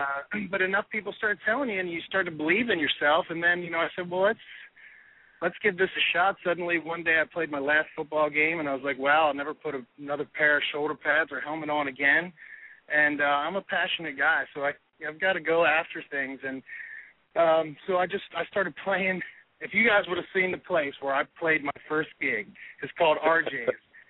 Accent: Ocean City, Maryland, United States; I'm from Ocean City, Maryland.

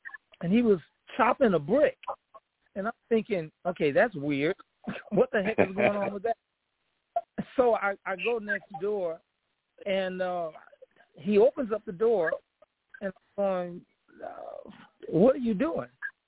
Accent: Chicago, Illinois, United States; My family had moved from one section of Chicago. And I always tell folks I'm from Chicago. And it's not just a geographical location. It's also an attitude.

